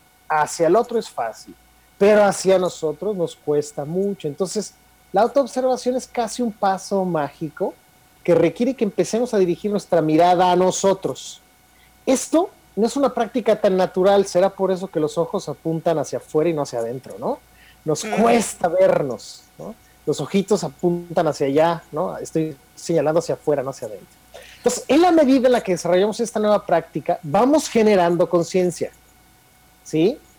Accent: Mexico; Nosotros como mexicanos vemos un francés, un chino, un alemán, rápidamente detectamos su cultura, pero la nuestra no la vemos.

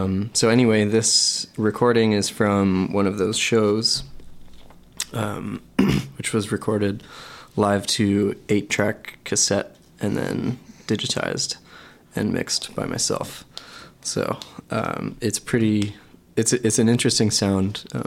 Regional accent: Cottekill, New York, United States; So Binny Water is a street in my hometown of Cottekill, New York.

